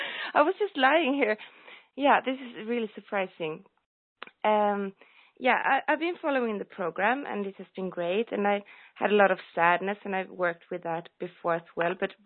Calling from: Höllviken, Skåne, Sweden; Hi. Wow. I'm calling from Sweden, from Höllviken.

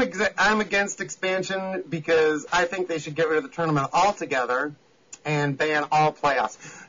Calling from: Kansas City, Missouri, United States; Hi, I'm calling from Kansas City.

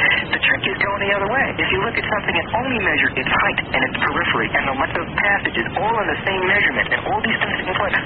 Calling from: Sparks, Nevada, United States; I live in Sparks.

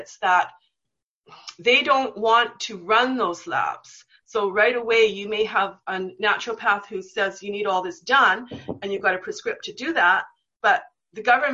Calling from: British Columbia, Canada; So I'm in British Columbia, right. Canada, and it's really difficult to get labs run here.

